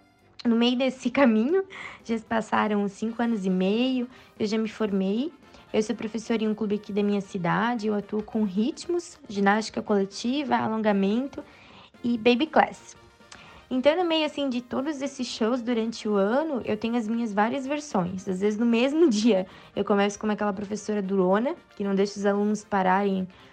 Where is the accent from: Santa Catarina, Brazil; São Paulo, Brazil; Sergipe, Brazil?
Santa Catarina, Brazil; Blumenau; eu tenho 23 anos, eu sou de Blumenau, Santa Catarina.